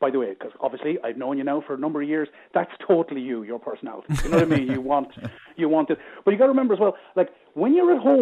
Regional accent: Limerick, Munster, Ireland; I grew up in Moyross in Limerick

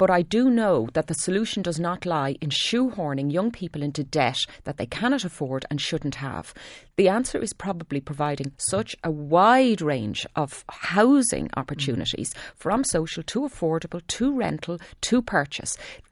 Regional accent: Dublin, Leinster, Ireland; now in Meath, Ireland; I live in Meath. I grew up in Dundrum in County Dublin.

